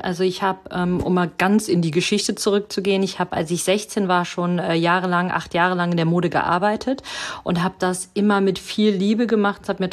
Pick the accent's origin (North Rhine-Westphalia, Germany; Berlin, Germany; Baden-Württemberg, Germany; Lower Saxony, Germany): North Rhine-Westphalia, Germany; Mönchengladbach; ich komme aus Mönchengladbach